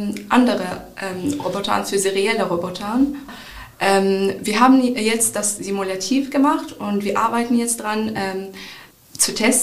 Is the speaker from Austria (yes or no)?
no; Morocco; German is a second language; moved away as an adult; now in Hannover, Germany; Ich komme aus Marokko. Ich bin hier gekommen fürs Studium, also am Anfang nur wegen Leibniz-Universität.